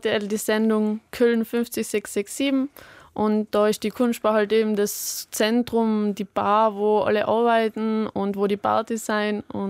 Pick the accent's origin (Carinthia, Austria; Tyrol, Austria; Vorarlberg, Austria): Tyrol, Austria; Aus Österreich, aus Tirol.